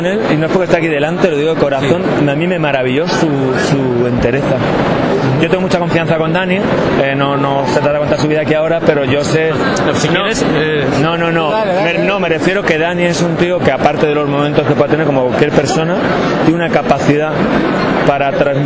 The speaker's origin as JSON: {"language": "Spanish", "town": "Málaga", "region": "Andalusia", "country": "Spain", "said": "yo que soy malagueño"}